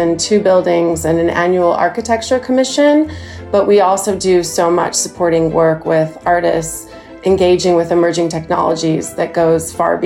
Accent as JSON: {"language": "English", "country": "United States", "lives_now": "London, United Kingdom", "said": "There was definitely a little bit of trepidation being an American in London"}